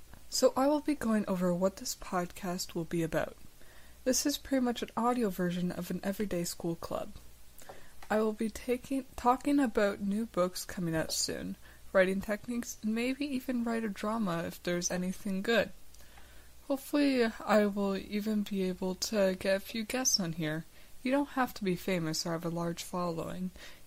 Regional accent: Canada; I am Canadian and I've never traveled outside of Ontario and Quebec.

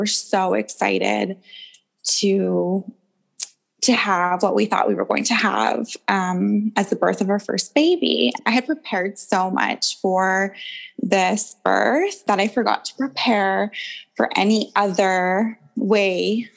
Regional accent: Vancouver, British Columbia, Canada; I'm from Vancouver, Canada, and I am a mom of a almost 12-month-old baby girl now.

